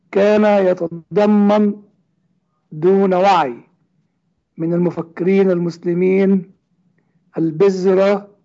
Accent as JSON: {"language": "Arabic", "country": "Egypt", "said": "ولكنني كمصري أعيش في المهجر أو بالدقة أعيش في المنفى بعد أن طردت من الكنيسة القبطية"}